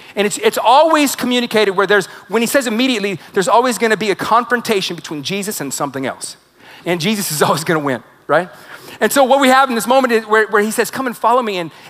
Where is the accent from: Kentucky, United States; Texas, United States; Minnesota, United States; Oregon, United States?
Texas, United States; Now, I as a young man, I grew up in Texas at Lake Kiowa, and my grandpa would take me out fishing all the time.